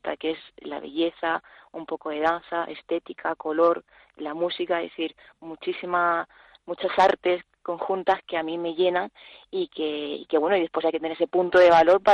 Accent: Murcia, Region of Murcia, Spain; yo soy de Murcia y ahí en Murcia no hay ni una vaca ni un toro ni nada, porque ya sabemos que aquella tierra es muy seca

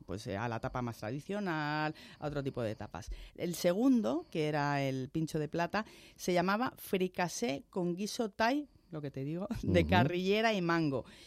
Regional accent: Zamora, Castile and León, Spain; este año ha sido en Zamora, que no sé si lo he comentado, yo vengo de Zamora.

